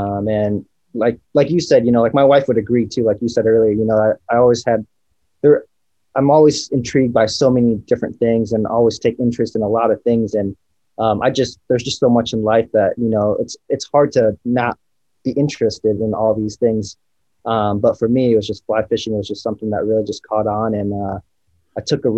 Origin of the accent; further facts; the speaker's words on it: Michigan, United States; now in California, United States; I grew up in Michigan. So, you know, that's all everyone do up there is they either fish or they hunt.